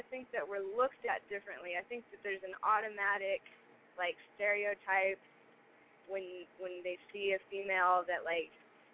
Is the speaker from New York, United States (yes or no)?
no; Seattle, Washington, United States; now in Las Vegas, United States; I grew up in Seattle, and then I went to college at Washington State University, and after college I moved to Los Angeles. And then in about 2008, I moved to Vegas.